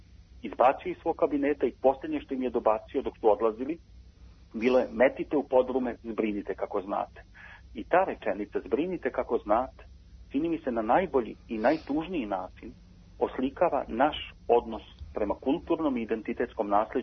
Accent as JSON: {"language": "Serbian", "country": "Serbia", "said": "Kao Srbin"}